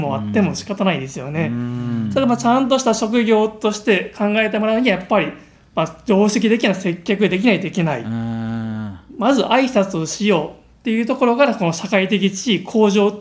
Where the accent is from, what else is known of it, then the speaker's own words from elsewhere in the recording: Osaka, Japan; now in Kyoto, Japan; 私も大阪出身です。